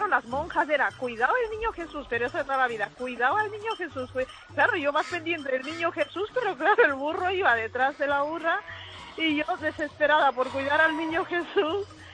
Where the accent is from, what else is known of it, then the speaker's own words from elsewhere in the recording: Ecuador; Mira, yo soy de Ecuador, soy de un pueblo de la tradición ahí es el pase del niño.